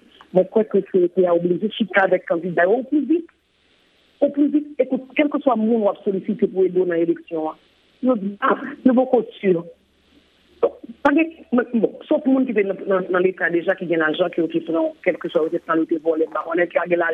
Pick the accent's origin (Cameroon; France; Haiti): Haiti; Tout ça, c'est des préoccupations en tant qu'haïtien, en tant que citoyen que nous gagnons.